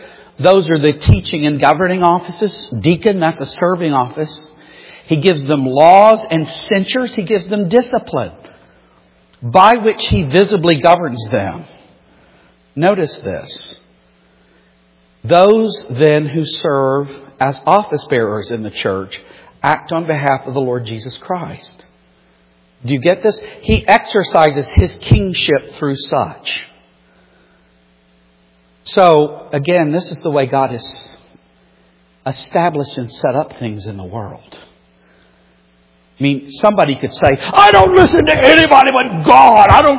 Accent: England, United Kingdom; The Dutch queen, not my queen, which is Elizabeth. I mean, well, being of English origin.

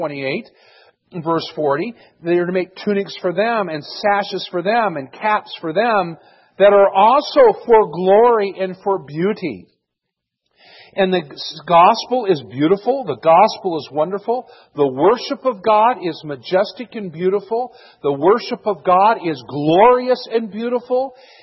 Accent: Washington, D.C. area, United States; I remember growing up outside of Washington, D.C., I had the chance to go every year to the Smithsonian Art Institute.

